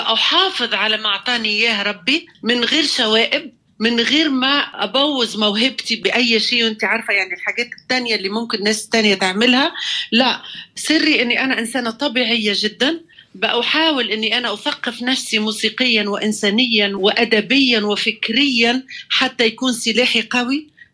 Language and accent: Arabic; Tunisia; ما فيش شك أني أنا بنت تونس، تونس المنفتحة لكل الثقافات. أنا وأنا طفلة كنت بغني كل اللغات وأنا لا أفهم